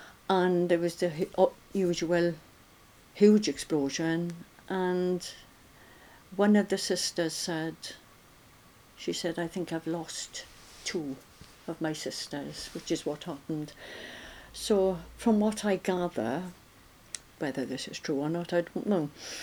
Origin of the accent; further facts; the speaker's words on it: Islington, London, United Kingdom; born there; Well, I was born in Islington Hospital. Not sure of the address, but it was Islington Hospital.